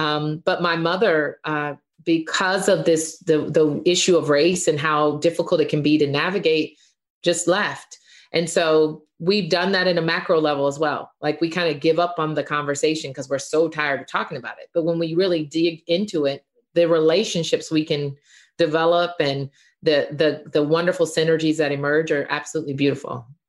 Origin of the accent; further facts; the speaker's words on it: Atlanta, Georgia, United States; also born or lived in Miami; So I always have to say I'm from Atlanta because there are few folks in Atlanta that are actually from Atlanta still because we're not as provincial as we used to be. But I grew up in Atlanta and Miami.